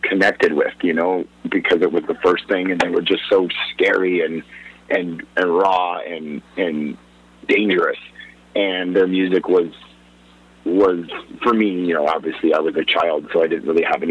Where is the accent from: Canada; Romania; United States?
Canada; I'm from the opposite end of the South. I grew up in Canada.